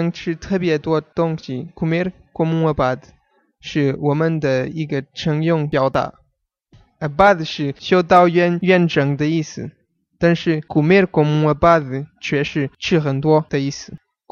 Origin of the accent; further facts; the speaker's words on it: Portugal; Porque os portugueses também gostam muito de comer. 因为我们葡萄牙人也很喜欢吃啊